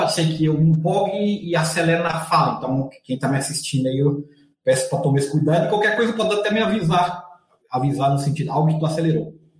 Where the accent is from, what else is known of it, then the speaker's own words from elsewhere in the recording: Minas Gerais, Brazil; accent: more Bahian than Belo Horizonte; mineiro lá do Norte de Minas, então sou mineiro com um sotaque muito mais baiano do que para o mineiro de Belo Horizonte